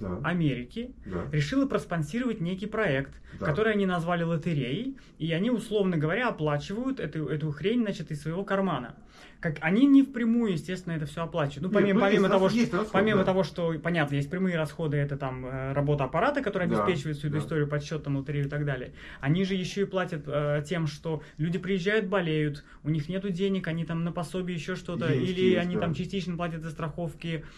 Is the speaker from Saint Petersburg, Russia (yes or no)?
yes; Saint Petersburg, Russia; now in United States; Мы говорили, мы типа из Питера.